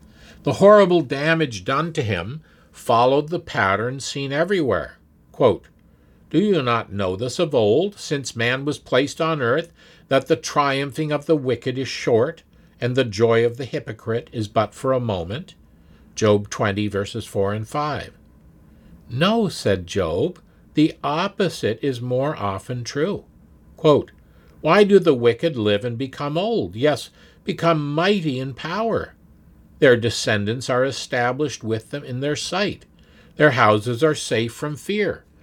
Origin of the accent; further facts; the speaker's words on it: Canada; Growing up in Canada